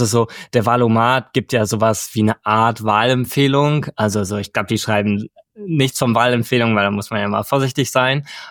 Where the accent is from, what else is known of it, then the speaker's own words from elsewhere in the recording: Hamburg, Germany; moved away as an adult; also born or lived in Munich; now in Cambridge, United Kingdom; ich komme aus Hamburg, habe danach in München studiert, bin dann jetzt hierher für den PhD gekommen, also nach Cambridge und bin jetzt seit ungefähr anderthalb Jahren hier